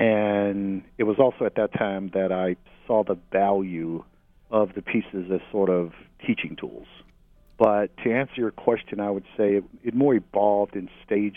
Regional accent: Mobile, Alabama, United States; also born or lived in Harlem, United States; I was born in Harlem, but raised in Mobile, Alabama.

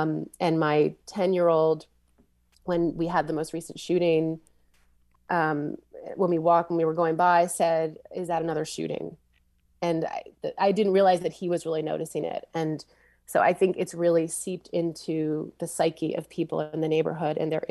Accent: New Haven, Connecticut, United States; now in Fairhaven, United States; I grew up in New Haven. I've lived here since I was 3 years old, and we moved out here about 20 years ago.

